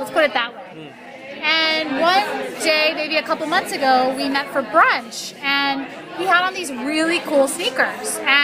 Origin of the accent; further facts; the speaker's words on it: Washington, District of Columbia, United States; I'm from Washington, D.C., where there's not a huge fashion scene.